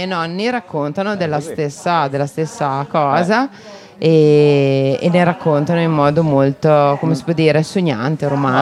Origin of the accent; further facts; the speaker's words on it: Prignano sulla Secchia, Emilia-Romagna, Italy; perché anch'io vengo da Prignano.